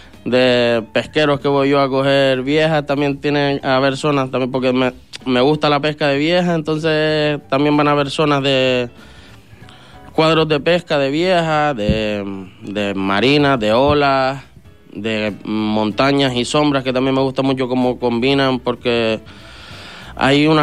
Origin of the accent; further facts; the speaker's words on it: Vallebrón, Canary Islands, Spain; Yo soy de Vallebrón, sí.